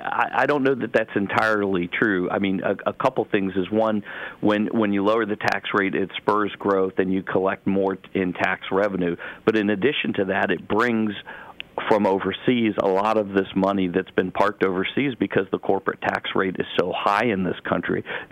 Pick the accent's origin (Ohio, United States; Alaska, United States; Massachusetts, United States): Ohio, United States; Akron; I know that I grew up in Akron, Ohio. My family grew up in Youngstown, very similar demographically to Scranton